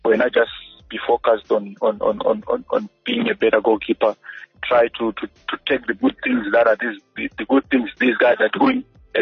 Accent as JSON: {"language": "English", "town": "Gweru", "region": "Midlands", "country": "Zimbabwe", "tie": "born or raised there", "said": "I grew up in Gweru, and that's where I attended my school thing."}